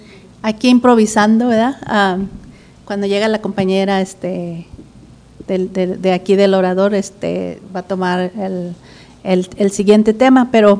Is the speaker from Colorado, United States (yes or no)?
no; California, United States; Para calificar, vengo de California